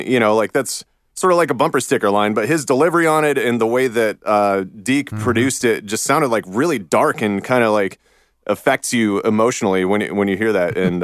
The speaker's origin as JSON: {"language": "English", "town": "Akron", "region": "Ohio", "country": "United States", "said": "Like, I love Ohio. I'm from Akron, Ohio. Same birthplace as LeBron James"}